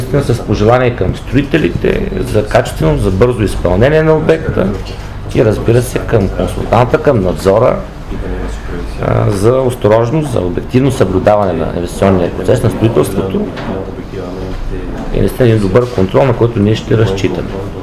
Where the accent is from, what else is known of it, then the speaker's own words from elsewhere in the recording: Northern Bulgaria, Bulgaria; аз съм от Северна България и от този район